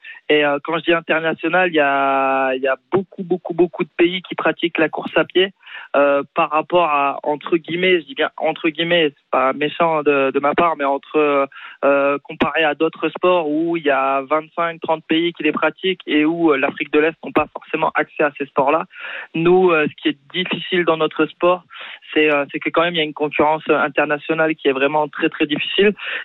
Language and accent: French; Boulogne, France; moi, je suis né à Boulogne, je suis un pur produit de Boulogne, ça c'est sûr.